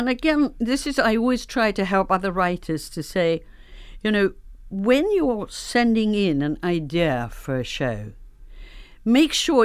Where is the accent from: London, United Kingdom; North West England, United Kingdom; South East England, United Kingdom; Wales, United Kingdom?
North West England, United Kingdom; Liverpool; I'm quite short with red hair. And I come from Liverpool.